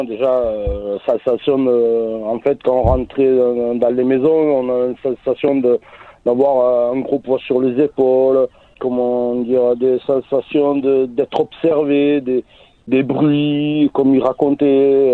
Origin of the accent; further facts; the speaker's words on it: Occitanie, France; je suis revenu dans ma région natale, comme je suis Aveyronnais